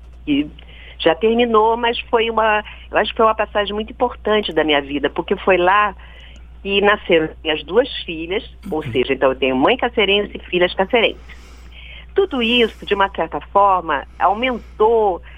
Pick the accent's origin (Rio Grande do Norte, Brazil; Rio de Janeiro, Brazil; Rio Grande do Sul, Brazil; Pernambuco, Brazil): Rio de Janeiro, Brazil; also born or lived in Corumbá; E quando eu tinha 2 anos, a gente foi morar no Rio de Janeiro. Eu nasci em Corumbá, fui morar no Rio de Janeiro.